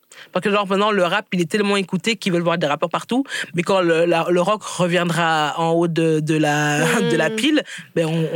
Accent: Belgium; Et moi, en tant que Belge, je pensais que la France était plus évoluée que nous

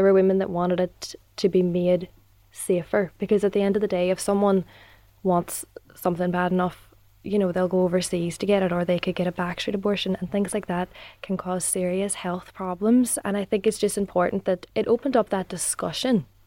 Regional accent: Lifford, County Donegal, Ireland; I'm from Lufford, right on the border, of course

